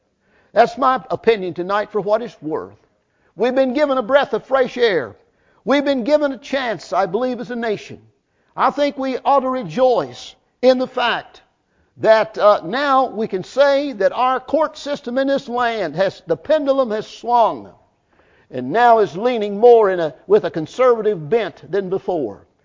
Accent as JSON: {"language": "English", "region": "West Virginia", "country": "United States", "said": "See, the good thing about me, I'm from West Virginia. I can take it or leave it. See, I come from a part of West Virginia."}